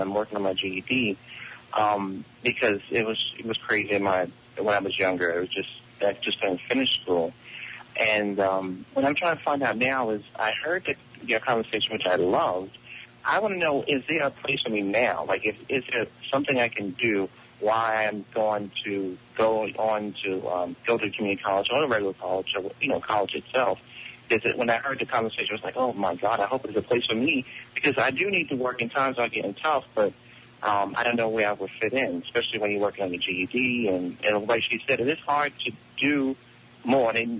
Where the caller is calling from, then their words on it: Brooklyn, New York, United States; I'm calling from Brooklyn.